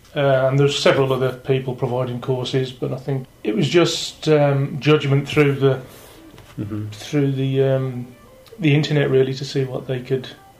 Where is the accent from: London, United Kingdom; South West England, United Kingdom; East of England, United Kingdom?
South West England, United Kingdom; Plymouth; I'm coming up from Plymouth, and I'm on the electrician's course.